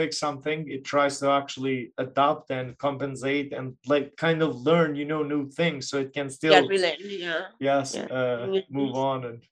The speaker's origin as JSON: {"language": "English", "country": "Kosovo", "said": "I'm actually from Kosovo originally."}